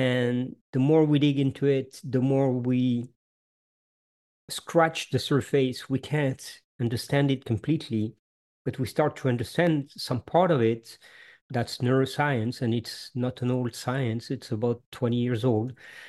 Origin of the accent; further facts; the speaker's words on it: France; first language Italian; English is a second language; now in Canada; Yes. Well, I'm French. I was born in France, but my parents are Italian, both of them. And my first language was Italian.